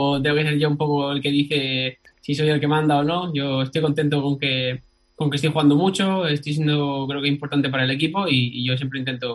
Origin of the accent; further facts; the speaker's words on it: Spain; Sí, somos cinco españoles.